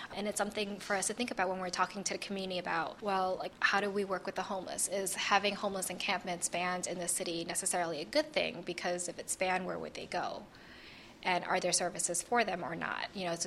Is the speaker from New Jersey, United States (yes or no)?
no; New York City, New York, United States; also born or lived in Washington, D.C.; now in San Francisco, United States; Well, I grew up in New York City, and I came from Washington, D.C., where I ran a domestic violence organization for many years, and I moved out to San Francisco last year.